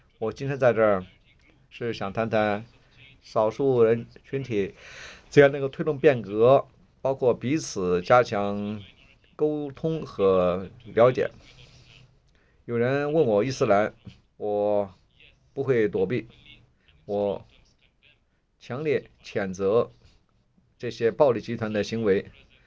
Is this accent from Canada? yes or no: yes; Toronto, Ontario, Canada; 我来自于加拿大的多伦多，我们有丰富的包容和多样性。